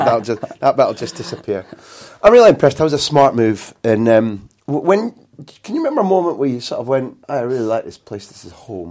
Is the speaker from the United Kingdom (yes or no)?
yes; Aberdeen, Scotland, United Kingdom; I think it's to do with growing up in Aberdeen.